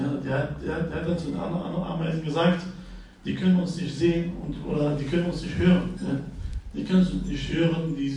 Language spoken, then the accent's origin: German; Morocco; Da, wo ich herkomme, gibt es noch viele. Aus dem Marokko haben wir viele Esel.